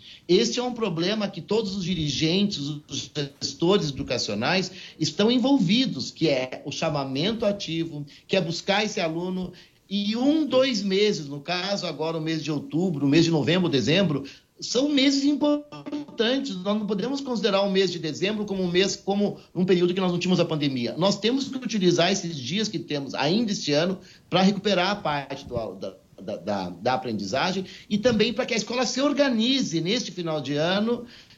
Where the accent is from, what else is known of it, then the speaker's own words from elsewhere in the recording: Paraná, Brazil; o Paraná, que eu estudo muito, porque eu sou do Paraná